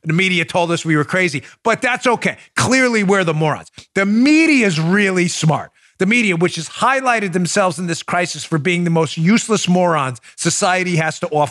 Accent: New York, United States; also born or lived in Maryland; I grew up in New York and Maryland.

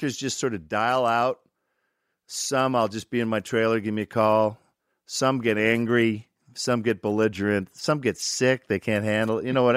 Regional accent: Michigan, United States; now in Los Angeles, United States; Probably I moved to Los Angeles from Michigan. And so it was time to get out and get an agent and see what you could get.

